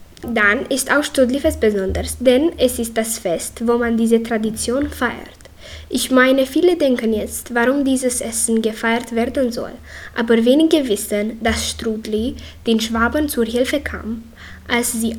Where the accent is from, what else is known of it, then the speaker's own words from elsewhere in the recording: Satu Mare, Satu Mare County, Romania; ich komme aus Sattmar. Ich bin Schülerin in der 8. Klasse im Deutschen Theoretischen Lyzeum Johannettinger. Ich bin 14 Jahre alt